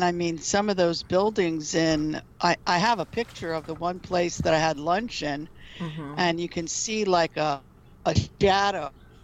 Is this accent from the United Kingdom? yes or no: yes; United Kingdom; I'm Brit.